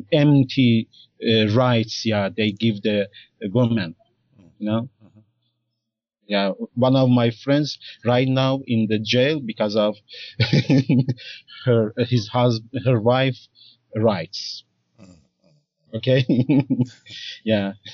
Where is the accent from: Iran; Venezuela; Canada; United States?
Iran; English is a second language; I'm from Iran.